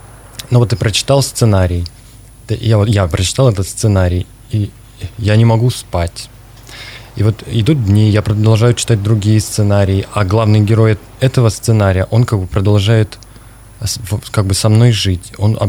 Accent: Krasnodar, Krasnodar Krai, Russia; я тут третий день в области, и первый день я человек южный, из Краснодара

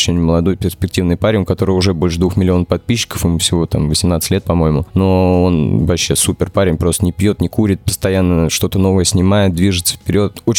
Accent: Moscow, Russia; born there; у меня вот, где я родился, в Кунце, в Москве

